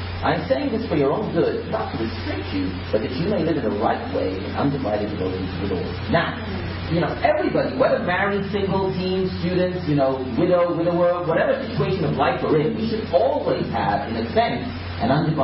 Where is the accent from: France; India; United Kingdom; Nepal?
India; also born or lived in Europe / United States; although I'm Indian, I grew up in Europe and in the States